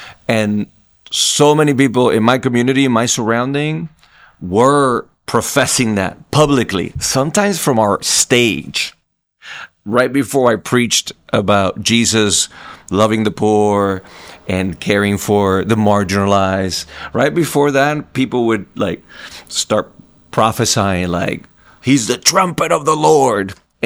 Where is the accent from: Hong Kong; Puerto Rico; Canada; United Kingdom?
Puerto Rico; English is a second language; I was born and raised in Puerto Rico, meaning I am an American citizen. I have an American passport, but I don't have an American identity, right? I wasn't raised to … Pledge of Allegiance. I wasn't raised speaking English.